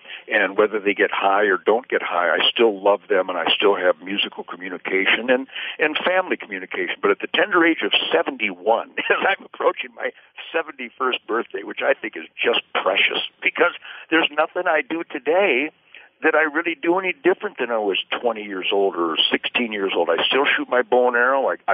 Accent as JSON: {"language": "English", "town": "Detroit", "region": "Michigan", "country": "United States", "tie": "born there", "lives_now": "Texas, United States", "said": "I was born in Detroit."}